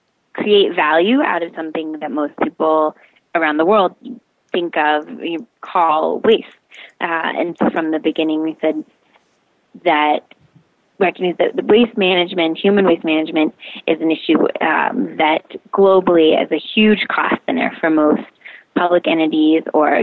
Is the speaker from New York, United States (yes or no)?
no; Atlanta, Georgia, United States; now in Nairobi, Kenya; Oh, I love Nairobi. It's true. I grew up in Atlanta, and they're not identical cities